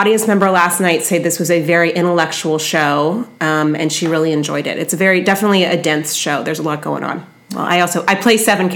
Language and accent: English; San Francisco, California, United States; I'm from San Francisco as being a preferred audience member.